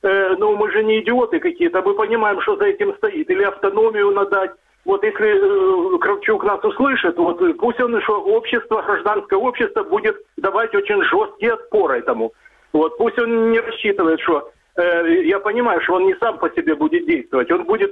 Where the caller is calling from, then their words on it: Dnipro, Dnipropetrovsk Oblast, Ukraine; Добрый вечер … город Днепр.